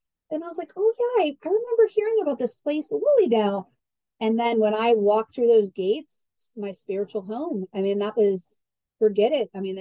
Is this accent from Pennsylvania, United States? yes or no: yes; Pittsburgh, Pennsylvania, United States; I'm from Pittsburgh, PA. I'm a proud Pittsburgher, but I have lived all over the country and I travel quite a bit.